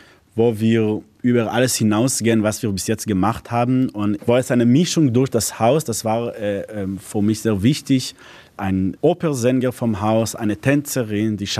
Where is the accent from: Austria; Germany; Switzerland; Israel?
Israel; Ich komme aus Israel